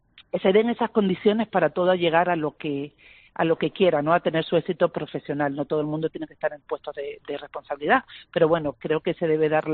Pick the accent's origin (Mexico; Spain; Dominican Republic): Spain; Las Palmas, Canary Islands; moved away as an adult; yo nací en Las Palmas, me formé en Las Palmas, pero llevo toda mi vida ejerciendo fuera de la isla